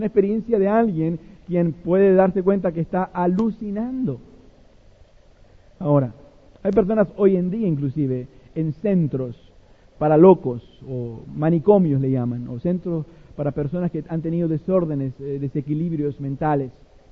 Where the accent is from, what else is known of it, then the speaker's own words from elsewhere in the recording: Lima, Peru; born there; Yo nací en Lima, Perú, en la República de Lima, Perú, en Sudamérica